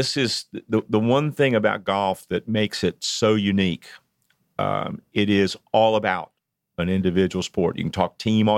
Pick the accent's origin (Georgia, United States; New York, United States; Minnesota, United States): Georgia, United States; Savannah; I'm from Savannah, Georgia. I'm a native Georgia.